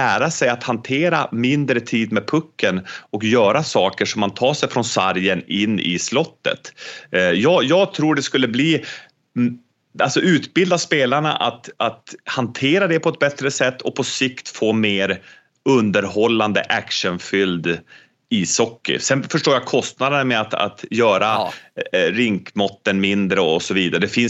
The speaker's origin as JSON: {"language": "Swedish", "town": "Boden", "region": "Norrbotten County", "country": "Sweden", "tie": "born or raised there", "said": "Jag ska flyga upp och prata för ungdomsledare och gymnasieelever där i min hemstad Boden."}